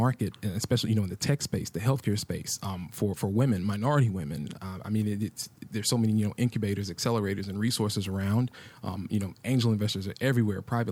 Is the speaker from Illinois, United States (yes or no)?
no; Rome, Georgia, United States; but ironically from my hometown, Rome, Georgia.